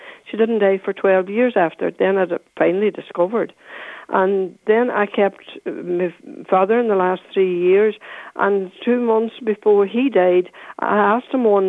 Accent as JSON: {"language": "English", "town": "Coleraine", "region": "Northern Ireland", "country": "United Kingdom", "tie": "born there", "said": "I was born in hospital in Coleraine."}